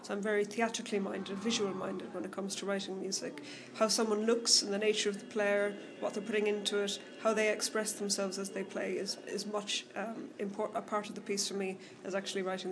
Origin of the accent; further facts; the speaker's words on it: Cork, County Cork, Ireland; I am an Irish composer. I'm from Cork.